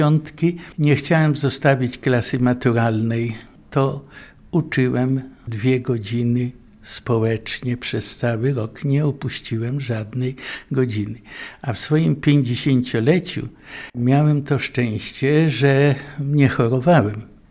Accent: Łomża, Podlaskie Voivodeship, Poland; Urodziłem się w Łomży, wychowałem się w Łomży. Cała praca zawodowa to okolice i miasto Łomża.

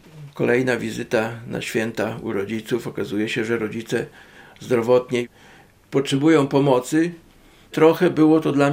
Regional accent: Ciechanowiec, Podlaskie Voivodeship, Poland; born there; Ja urodziłem się już w Ciechanowcu.

